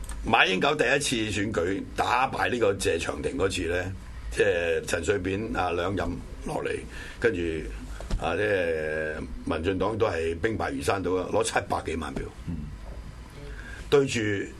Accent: Hong Kong; 即係喺我哋香港人嘅立場嚟講咧

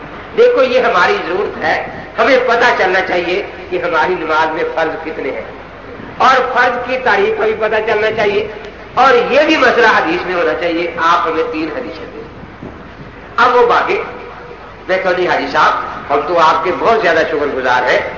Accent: Multan, Punjab, Pakistan; میں نے کہا حاجی صاحب میں ملتان سے ہوں, یہ سال پوتے سے, ہم تو گھر سے نکلے اسی لیے ہیں

